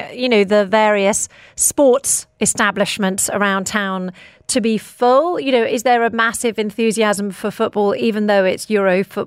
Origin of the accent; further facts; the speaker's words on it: United Kingdom; Of course, I am going to say that as a British person.